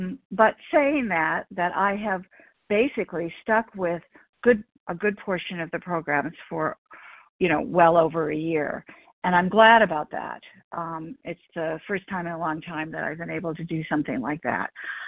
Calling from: New Mexico, United States; Oh, I'm sorry, from New Mexico.

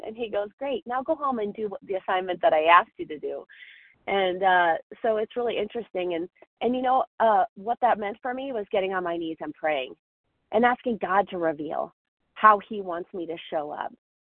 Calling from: Colorado, United States; I'm calling from Colorado this morning

